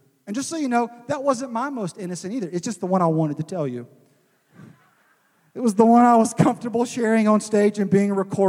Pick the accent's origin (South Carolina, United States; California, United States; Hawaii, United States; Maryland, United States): South Carolina, United States; Florence; I grew up in Florence, South Carolina, and I went to First Baptist Church in Florence, South Carolina.